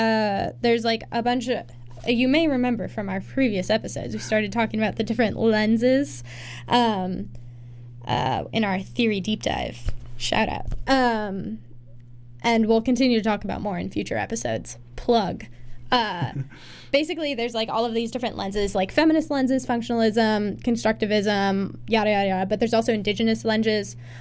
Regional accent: Seattle, Washington, United States; I think I'm from Seattle, so that's not too far away.

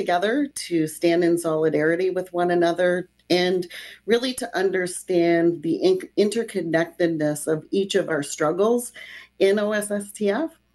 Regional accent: Windsor, Ontario, Canada; I'm an education worker. I'm from the Windsor Essex area.

